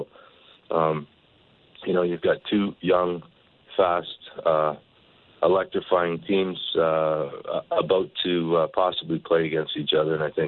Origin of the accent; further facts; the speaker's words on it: Canada; And of course we being Canadian think that, it all circles around us and those two teams.